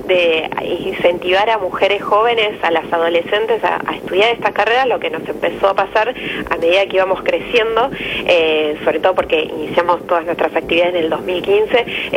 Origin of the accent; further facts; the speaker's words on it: Argentina; Y acá me parece que es importante también nosotros como argentinos empezar a entender